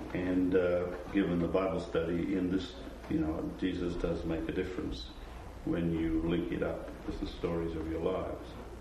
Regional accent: Australia; Now, I'm from Australia, and most of you probably know where Australia is, but probably know very little about it.

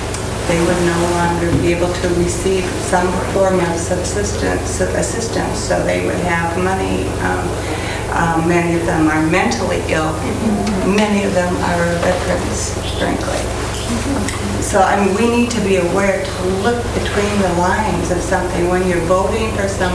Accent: Madison, Wisconsin, United States; Well, I'm from Madison, Wisconsin.

